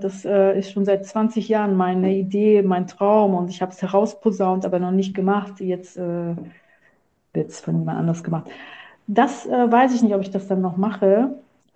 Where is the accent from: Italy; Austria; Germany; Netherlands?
Italy; weil man als Italiener ja doch in eine Schublade gesteckt wird